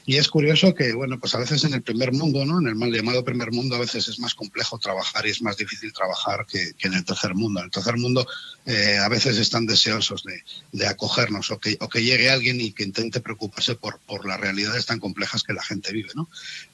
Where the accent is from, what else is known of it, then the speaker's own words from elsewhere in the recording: Cantabria, Spain; volver aquí a Santander o a Cantabria y hacer un trabajo en mi tierra y mostrarlo en mi tierra